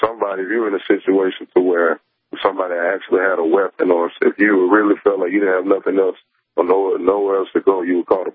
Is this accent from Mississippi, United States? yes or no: yes; Mississippi, United States; Like I said, I'm from Mississippi.